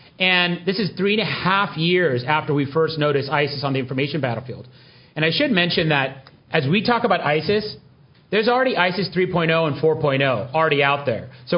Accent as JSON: {"language": "English", "town": "Hanford", "region": "Washington", "country": "United States", "tie": "born or raised there", "said": "by the way, I grew up in Hanford, Washington, which is one of the first 2 places where the Manhattan Project actually worked."}